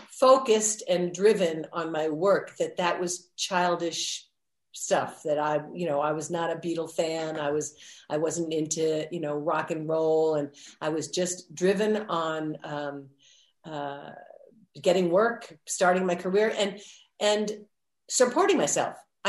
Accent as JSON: {"language": "English", "town": "Manhattan", "region": "New York", "country": "United States", "tie": "born or raised there", "said": "I mean, I was raised in Manhattan with concrete and cement. That, you know, that was my life, concrete and cement."}